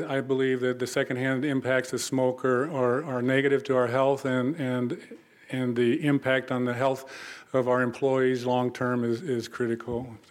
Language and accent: English; Anchorage, Alaska, United States; I grew up in Anchorage, and I saw the impact on family.